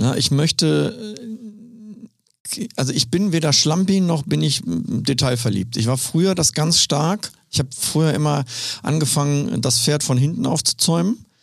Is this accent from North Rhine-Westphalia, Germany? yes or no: yes; Cologne, North Rhine-Westphalia, Germany; Also ich komme ja gebürtig aus Köln, deswegen kann ich ja fast jedes Platt auf dieser Welt.